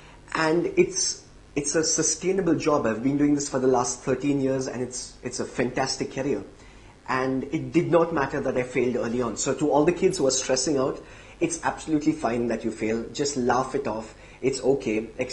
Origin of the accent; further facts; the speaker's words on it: Bangalore, Karnataka, India; Well, so technically I'm from Bangalore. I am in Hyderabad to do a show.